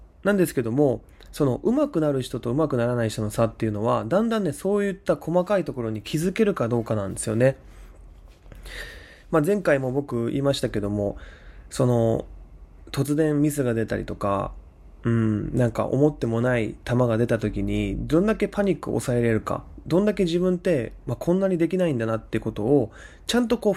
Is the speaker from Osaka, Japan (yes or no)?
yes; Osaka, Japan; 大阪ね、やっぱ、いいですね。地元に帰ってきたなっていう感じはするんですけど